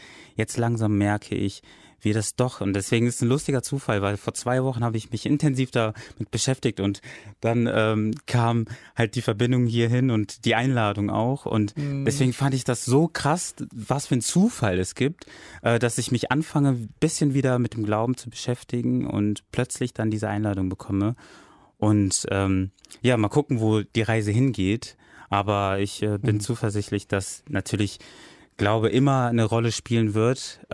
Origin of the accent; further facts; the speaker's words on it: Nigeria; ich bin ein Nigerianer, aber ich bin auch ein Deutscher und diese 2 Gebräuche oder diese 2 Identitäten, die prägen mich sehr